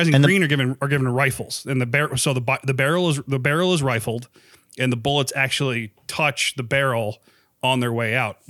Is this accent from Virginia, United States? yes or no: yes; Virginia, United States; That part I am familiar with because growing up in Virginia, I went to so many battlefields from so many wars to watch reenactors do that shit.